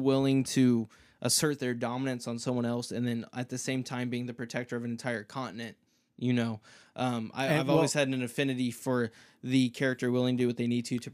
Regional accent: Topeka, Kansas, United States; Not my first experience, but, you know, I grew up in Topeka

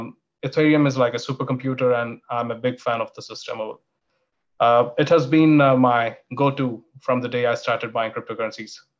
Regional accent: India; moved away as an adult; now in Estonia; I come from India, and I have lived all my entire childhood and early adulthood in India.

